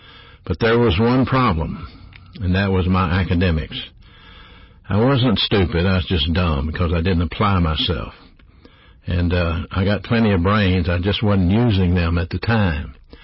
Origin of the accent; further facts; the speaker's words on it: Birmingham, Alabama, United States; But let me back up. I grew up in Birmingham, Alabama, in a single-parent home.